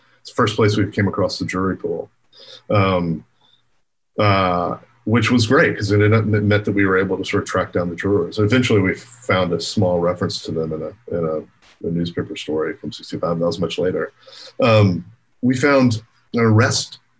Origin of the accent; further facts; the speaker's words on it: Alabama, United States; And so I think for us, even though we're from Alabama, even though we know this world and we're students in this era